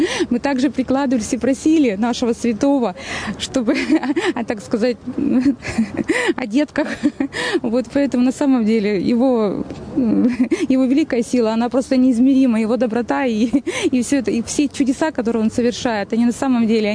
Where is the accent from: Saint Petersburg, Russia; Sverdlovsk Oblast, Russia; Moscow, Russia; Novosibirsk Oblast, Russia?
Sverdlovsk Oblast, Russia; Yekaterinburg; мы из Екатеринбурга с моими дочками Марией и Екатерина